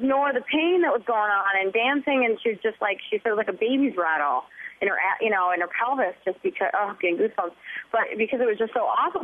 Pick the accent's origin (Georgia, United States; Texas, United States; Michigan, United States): Michigan, United States; Baroda; also born or lived in Florida / New York; I had lived in Florida, and I moved to New York, and I'm actually originally from Baroda, Michigan.